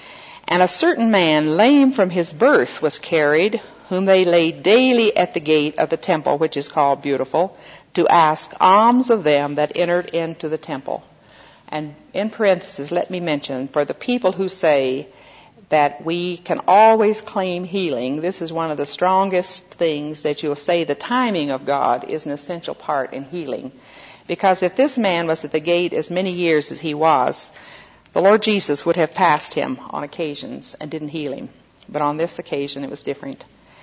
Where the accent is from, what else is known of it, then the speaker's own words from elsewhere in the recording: Little Rock, Arkansas, United States; I stopped off in Arkansas, which is where I grew up in Little Rock.